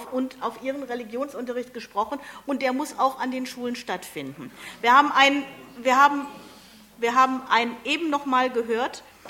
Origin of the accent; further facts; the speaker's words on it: Paderborn, North Rhine-Westphalia, Germany; ich komme selbst aus Paderborn